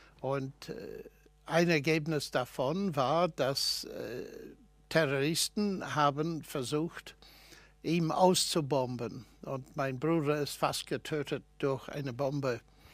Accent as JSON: {"language": "German", "region": "Northern Ireland", "country": "United Kingdom", "tie": "born or raised there", "second_language": "German", "said": "Ich bin in Nordirland geboren und aufgewachsen. Meine Eltern waren überzeugte und glaubwürdige Christen."}